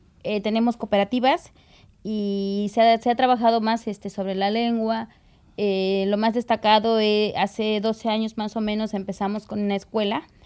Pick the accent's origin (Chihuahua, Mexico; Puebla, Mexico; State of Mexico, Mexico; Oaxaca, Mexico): Puebla, Mexico; en la Sierra Nororiental, de donde yo vengo, que es una población mayoritariamente lengua nahuablante